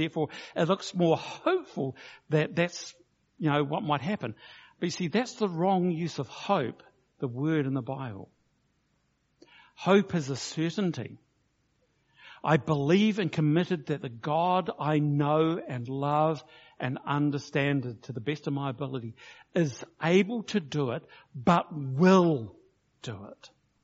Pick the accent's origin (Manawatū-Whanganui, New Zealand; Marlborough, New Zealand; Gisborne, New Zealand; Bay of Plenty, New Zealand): Marlborough, New Zealand; Blenheim; I come from Blenheim and been to Wellington where the wind is almost hurricane levels